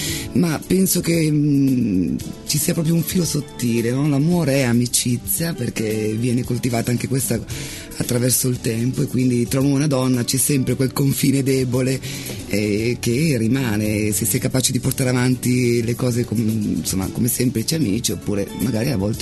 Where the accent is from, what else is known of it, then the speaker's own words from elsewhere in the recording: Cassago Brianza, Lombardy, Italy; now in Milan, Italy; io sono nata in Brianza, sono cresciuta in Brianza, ora sono a Milano da 3 anni. Non sono una milanese, come dicono i miei genitori. Vorrei tornare in Brianza